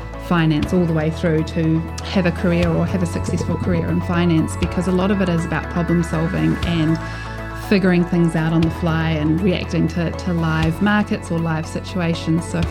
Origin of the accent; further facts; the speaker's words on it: Palmerston North, Manawatū-Whanganui, New Zealand; I grew up in Palmerston North, so there weren't all of the financial sector wasn't represented, I suppose, where I grew up.